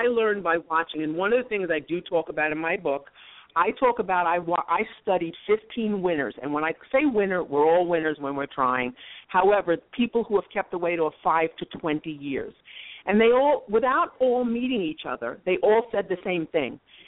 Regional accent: New York, United States; Oh, I am. I will never change my accent.

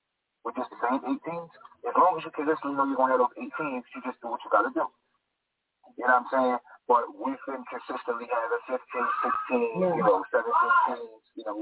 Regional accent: Tampa, Florida, United States; now in Philadelphia, United States; Like, I come from Philly, even though I'm from Tampa, you know what I mean? Like, I live in Philly now.

